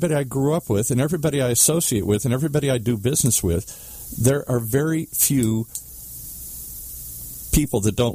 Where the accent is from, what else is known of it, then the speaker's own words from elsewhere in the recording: Midwest, United States; now in California, United States; Where I grew up in the Midwest, there were, especially in those days, it was all lily white looking like me, buddy.